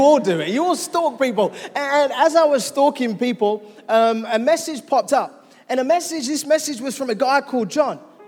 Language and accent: English; London, United Kingdom; born there; I was born in East London.